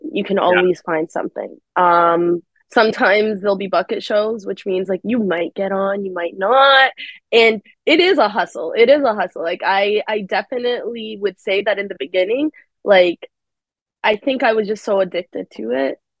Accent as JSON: {"language": "English", "town": "Los Angeles", "region": "California", "country": "United States", "tie": "born or raised there", "also_born_or_lived": "Egypt", "said": "I lived in LA growing up too."}